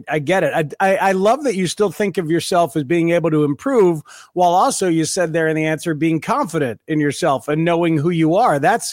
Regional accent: New Jersey, United States; just because we happen to be growing up in Central Jersey around the same time.

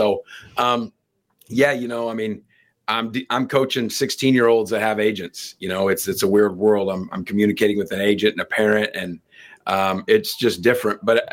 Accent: Wichita, Kansas, United States; You know, I think being from Wichita, growing up in Wichita, and being a basketball guy my whole life, as many people here in Wichita are, I understand the love for the game that many Wichitans have, and people from Kansas.

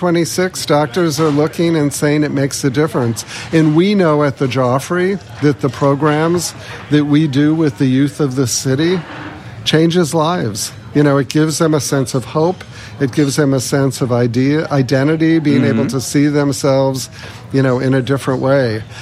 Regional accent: Chicago, Illinois, United States; So I've had experiences as a kid growing up in Chicago at the Art Institute, at the Goodman Theater, at the CSO, and those experiences, along with visits to the Chicago History Museum, click

